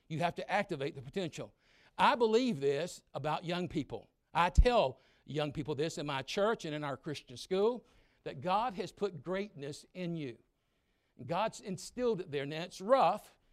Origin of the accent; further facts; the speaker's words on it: the South, United States; See, I'm from the South, and I can say anything I want to.